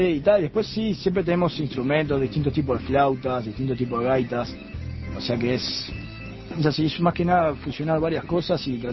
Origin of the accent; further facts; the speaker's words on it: Uruguay; born there; tenemos descendencia irlandesa, mi hermana y yo más que nada, pero somos uruguayos, nacidos acá y también amante del Uruguay, ¿no?